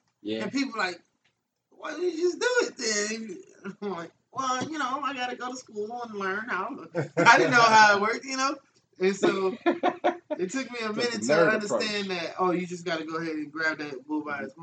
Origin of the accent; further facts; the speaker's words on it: Los Angeles, California, United States; I grew up in South Central Los Angeles.